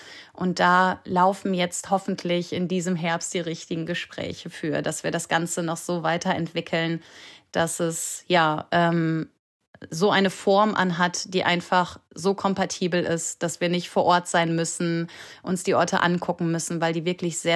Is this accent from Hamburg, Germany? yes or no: no; North Rhine-Westphalia, Germany; now in Kiel, Germany; Also ich bin selber keine Kielerin. Ich komme aus Nordrhein-Westfalen und habe all meine Kindheitsurlaube aber an der Ostsee verbracht und wohne jetzt auch hier, bin darüber auch ganz glücklich.